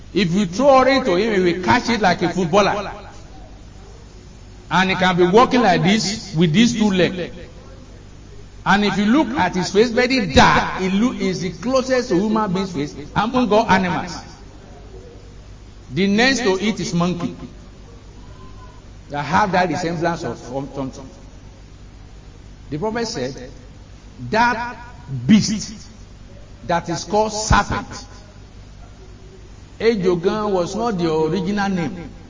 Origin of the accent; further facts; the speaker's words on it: Osun, Nigeria; I'm from Ijesha place.